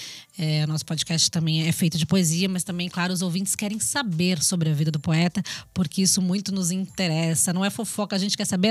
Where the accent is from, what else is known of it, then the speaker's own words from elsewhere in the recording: Santo André, São Paulo, Brazil; eu que sou da região de Santo André